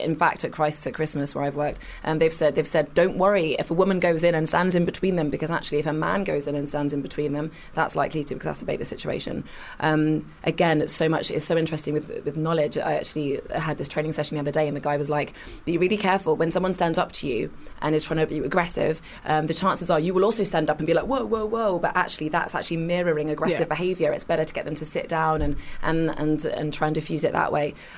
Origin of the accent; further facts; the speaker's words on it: Kingston, London, United Kingdom; born there; I was born in Kingston in Surrey, went to uni, did all of that stuff